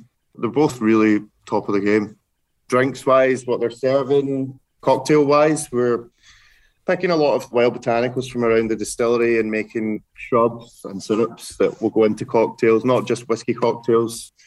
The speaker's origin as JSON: {"language": "English", "town": "Glasgow", "region": "Scotland", "country": "United Kingdom", "said": "But I'm from Glasgow, so I'm keeping to my roots slightly"}